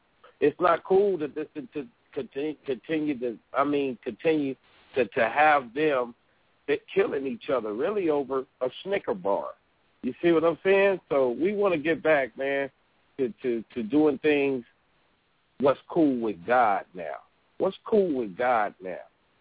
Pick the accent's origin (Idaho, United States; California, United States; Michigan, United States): California, United States; Pomona; I come from Pomona, California. I come from the west side of Pomona.